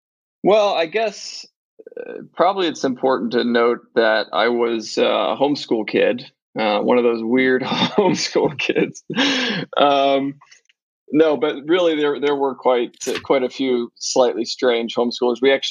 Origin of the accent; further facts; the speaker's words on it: Ohio, United States; so I was born and raised in Ohio. My family is fairly religious, Protestant, evangelical.